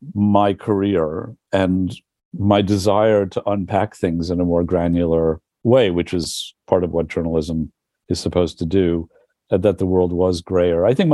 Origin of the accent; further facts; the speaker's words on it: New York City, New York, United States; growing up in the Village, it was a much more of a community. It was much more middle class. It had still a large Italian population, mostly working class.